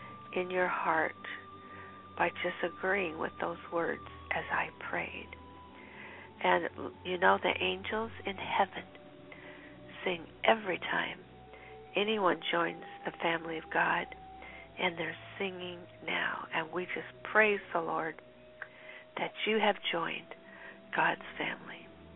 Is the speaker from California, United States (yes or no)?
yes; California, United States; when I grew up here in California, hardly anybody was rich.